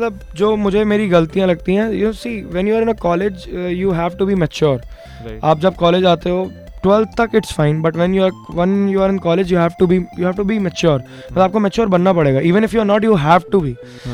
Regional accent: Madhya Pradesh, India; मैं बहुत छोटे शहर से हूँ, मतलब मध्य प्रदेश का एक बहुत छोटा सा शहर है वो।

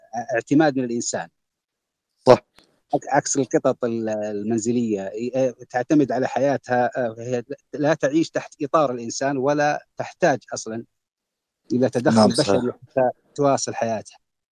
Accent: Saudi Arabia; الصيد الجائر زي ما حصل عندنا في السعودية

